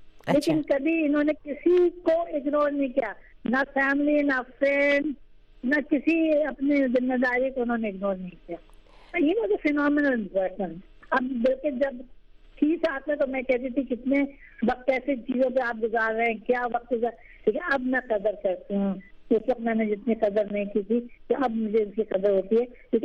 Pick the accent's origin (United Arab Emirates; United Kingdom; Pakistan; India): India; Mumbai, Maharashtra; میں تو بامبے سے ہوں. کچھ ہم لوگ رہے تو بامبے میں, تو my mother family was from Iran and my father was from Indian, south in Hyderabad, India type.